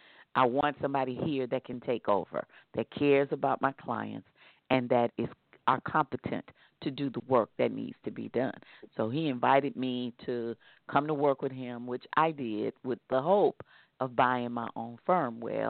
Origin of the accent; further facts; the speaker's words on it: Tennessee, United States; moved away as an adult; But I came to California from Tennessee. I had graduated from college.